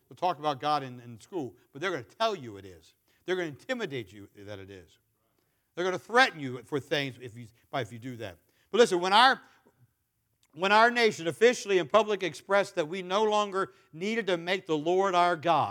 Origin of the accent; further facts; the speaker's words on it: United States; See, we're Americans. I'm American.